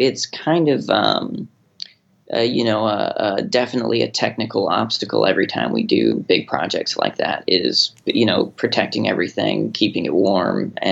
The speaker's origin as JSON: {"language": "English", "town": "Grand Junction", "region": "Colorado", "country": "United States", "moved": "as an adult", "lives_now": "United Kingdom", "said": "Yeah, I'm from Colorado, actually. The western slope of Colorado, a little town called Grand Junction."}